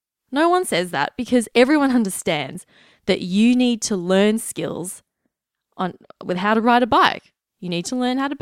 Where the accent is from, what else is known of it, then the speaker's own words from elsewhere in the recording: Melbourne, Victoria, Australia; I'm from Melbourne, Australia, which is officially one of the world's most livable cities